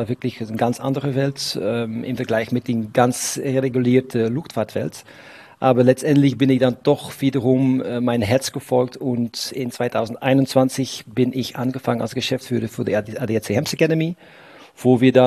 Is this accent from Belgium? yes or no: yes; Belgium; German is a second language; moved away as an adult; now in Germany; Ich bin 46 Jahre alt. Ich komme aus Belgien. Das hörst du vielleicht auch an meinem komischen Akzent. Mittlerweile schon 5 Jahre in Deutschland unterwegs.